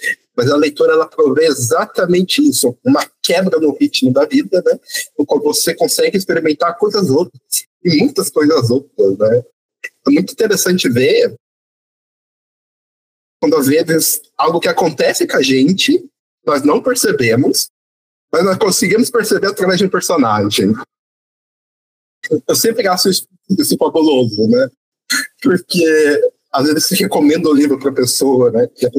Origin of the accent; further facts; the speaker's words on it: Brazil; nós temos problemas de vida, porque nós somos brasileiros.